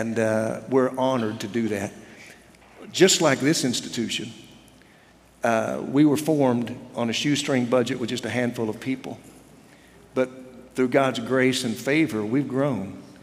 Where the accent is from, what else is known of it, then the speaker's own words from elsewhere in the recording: Oklahoma, United States; I grew up in the First Baptist Church in the county seat town in Oklahoma.